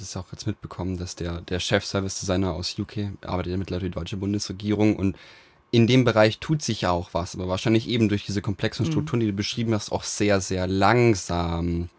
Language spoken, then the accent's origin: German; Germany; dass wir natürlich als Deutsche darauf aufbauen